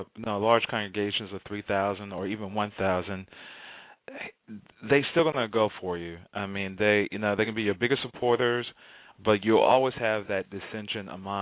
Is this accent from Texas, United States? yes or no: yes; Houston, Texas, United States; And all of a sudden, and I just remember growing up in Houston and Lakewood, oh, that's pretty.